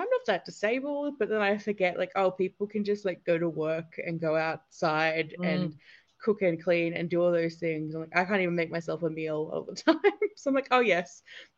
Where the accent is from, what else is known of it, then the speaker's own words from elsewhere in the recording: Australia; I worked with a lot of people from my hometown in the Black Summer bushfires.